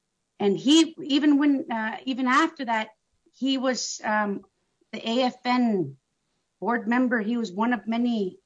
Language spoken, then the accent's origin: English; Utqiagvik, Alaska, United States; I'm from Utqiagvik.